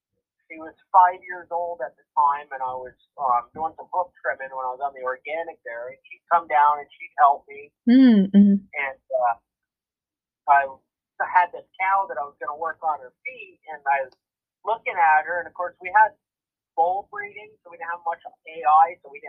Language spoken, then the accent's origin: English; United States; I just say, you know, I'm an American.